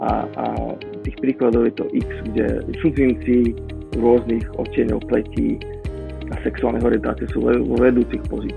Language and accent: Slovak; Nové Zámky, Nitra Region, Slovakia; Ja som pôvodne z Nových Zámkov.